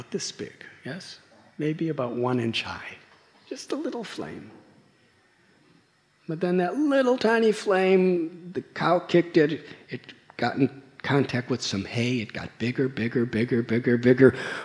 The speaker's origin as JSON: {"language": "English", "town": "Chicago", "region": "Illinois", "country": "United States", "said": "I'm from Chicago. There's a famous place called the Water Tower."}